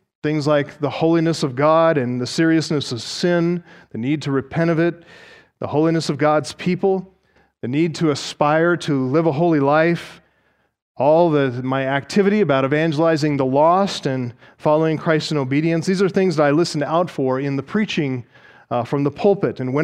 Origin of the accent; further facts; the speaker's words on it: Colorado, United States; returned home to attend the church that I was raised in here in Colorado